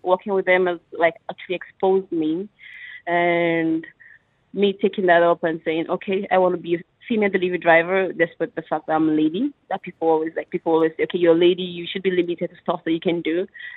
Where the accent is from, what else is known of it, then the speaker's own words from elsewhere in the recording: Nigeria; moved away as an adult; now in Dubai, United Arab Emirates; I am from Nigeria. I came to UAE about 5 years ago for greener pasture